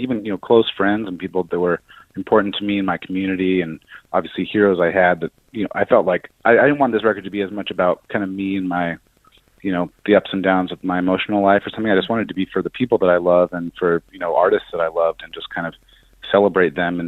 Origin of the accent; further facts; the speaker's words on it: Seattle, Washington, United States; I'm from Seattle, so it really reminds me of the Northwest